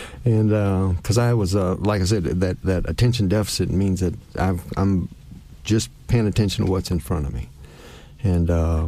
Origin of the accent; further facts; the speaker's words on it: San Antonio, Texas, United States; moved away as an adult; that's the times that I grew up in San Antonio. 1969 was my last year living in San Antonio.